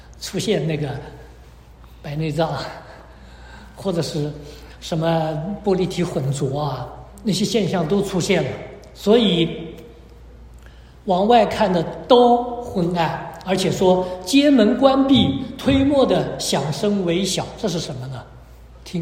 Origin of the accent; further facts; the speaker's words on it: China; 我们中国人都知道一老就老在腿